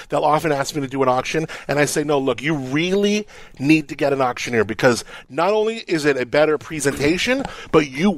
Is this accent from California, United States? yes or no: yes; Agoura Hills, California, United States; Agoura Hills, yeah. Just the northernmost town of L.A. County.